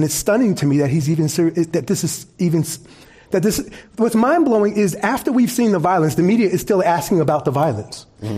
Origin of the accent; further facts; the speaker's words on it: New York, United States; Donald Trump is, I grew up in New York.